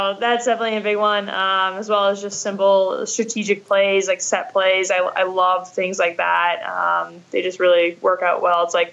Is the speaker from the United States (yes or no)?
no; Canada; so I am Canadian.